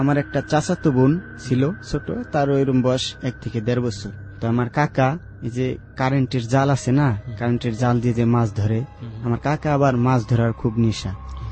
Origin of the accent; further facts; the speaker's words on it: Faridpur, Dhaka Division, Bangladesh; আমার বাড়ি দেশের বাড়ি ফরিদপুর।